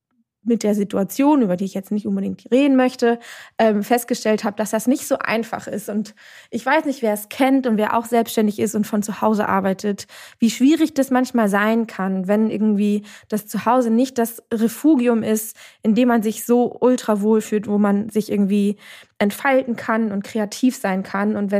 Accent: Lübeck, Schleswig-Holstein, Germany; born there; fahre nach Lübeck in meine Geburtsstadt

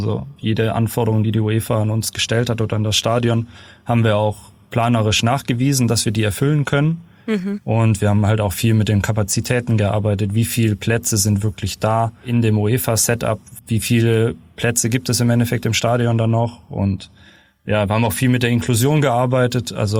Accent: Southern Germany, Germany; Und außerdem komme ich ja ursprünglich aus Süddeutschland.

